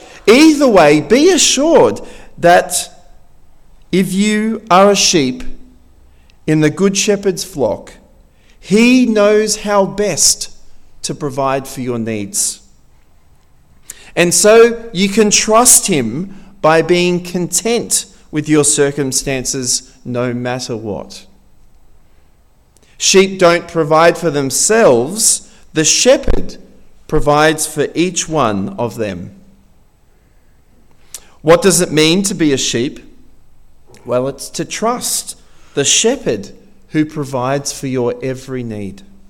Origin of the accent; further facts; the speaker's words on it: Greensboro, North Carolina, United States; I was born and bred in Greensboro. As a borough boy